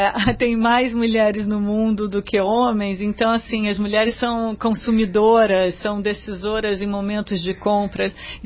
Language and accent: Portuguese; São Paulo, Brazil; also born or lived in Santos; Não, mas eu sou totalmente criada, sou paulistana, nascida em Santos.